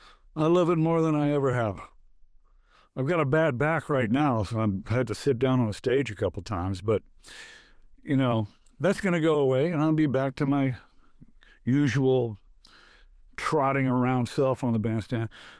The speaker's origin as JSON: {"language": "English", "town": "Detroit", "region": "Michigan", "country": "United States", "tie": "born there", "said": "I used to go see her when I lived in Detroit for a while. I was born in Detroit."}